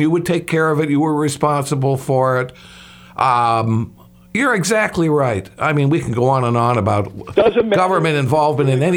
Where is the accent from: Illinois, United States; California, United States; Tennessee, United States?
Illinois, United States; Chicago; I can tell you some stories growing up in the Chicago area